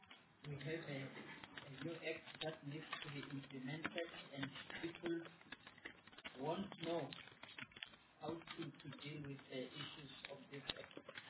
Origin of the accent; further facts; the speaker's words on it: Gauteng, South Africa; I'm from Gauteng.